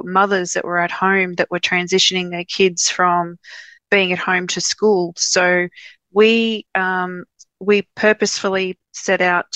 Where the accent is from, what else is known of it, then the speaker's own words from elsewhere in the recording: Wellington, New South Wales, Australia; now in Dubbo, Australia; So I've always lived in Dubbo. I grew up in Wellington, which is only a short half an hour drive down the road towards Sydney, but always lived in Dubbo, never ventured out.